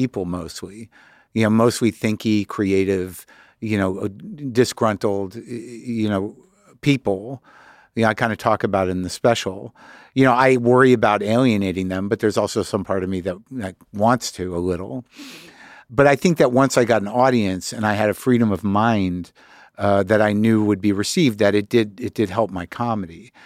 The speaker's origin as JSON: {"language": "English", "town": "Albuquerque", "region": "New Mexico", "country": "United States", "tie": "born or raised there", "also_born_or_lived": "New Jersey", "said": "I grew up in, you know, towny culture in Albuquerque, but I was from Jersey"}